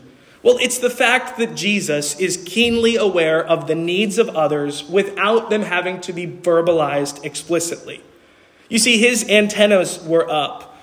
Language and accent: English; New York City, New York, United States; Growing up in New York City in a largely Roman Catholic environment, I would often accompany my dad on pastoral visits to nursing homes and hospitals and the like.